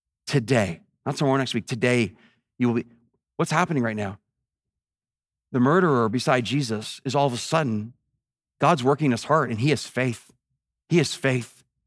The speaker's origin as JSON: {"language": "English", "country": "Canada", "said": "I'm Canadian, I'm thankful for Canada"}